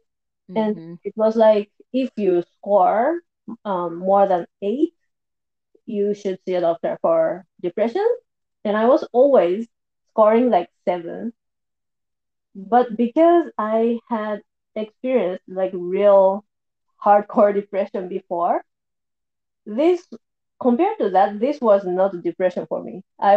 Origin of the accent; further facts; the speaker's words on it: Japan; English is a second language; now in L'Assomption, Canada; I am originally from Japan, but now I live in Canada. I have lived in different places in Canada, but now I'm settled in the province of Quebec. We are in a small town called L'Assomption. It's between Montreal and Quebec City.